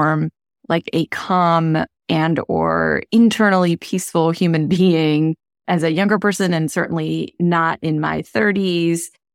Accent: India; I grew up in India with a large family that practiced all of these things on a fairly regular basis.

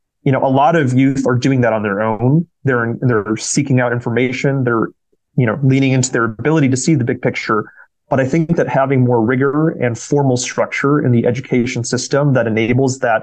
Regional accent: Wisconsin, United States; something that my home state of even Wisconsin is already seeing, where climate change is impacting growing seasons.

